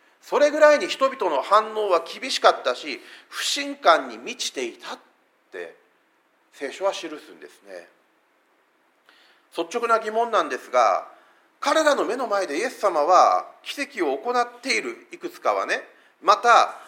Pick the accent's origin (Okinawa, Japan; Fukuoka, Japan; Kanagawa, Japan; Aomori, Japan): Fukuoka, Japan; 私も自分の出身であります福岡市の西南学院教会の方に行きますと、いまだに私を見て … って呼んでくる人々が多々あるわけですよ。